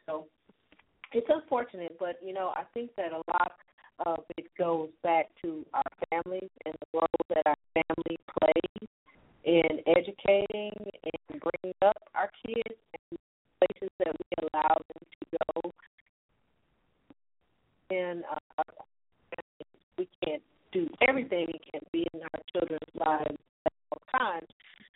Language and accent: English; Wisconsin, United States; Did you see the situation that happened in Wisconsin, my home state, in Madison, Wisconsin